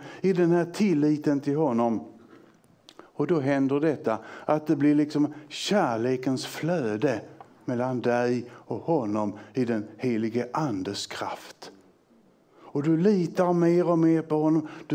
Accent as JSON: {"language": "Swedish", "region": "Skåne", "country": "Sweden", "accent": "Scanian", "said": "Ja, jag pratar ju skånska, så jag har ju många fler bokstäver att uttala än ni."}